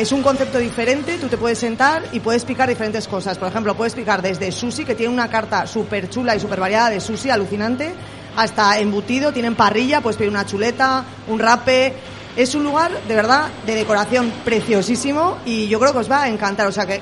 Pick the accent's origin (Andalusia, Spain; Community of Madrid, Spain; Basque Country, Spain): Basque Country, Spain; San Sebastián; somos vascos, somos donostiarras, podemos con eso y con mucho más.